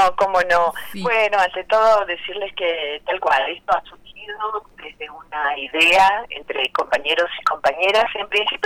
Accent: Buenos Aires, Argentina; also born or lived in Jujuy; yo nací en Jujuy, a pesar de que crecí aquí en Buenos Aires

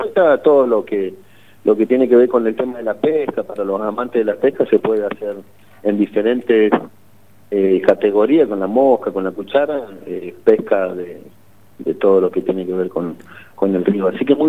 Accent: Zapala, Neuquén, Argentina; soy un paisano acá de pueblo, digamos, si bien nací en Zapala, digamos, me crié ahí, en donde mis viejos viven ahí en el barrio Jardín

